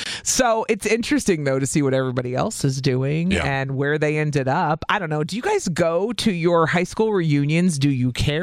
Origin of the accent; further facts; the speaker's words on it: Illinois, United States; I grew up in Southern Illinois. I don't run into people in the grocery store from high school.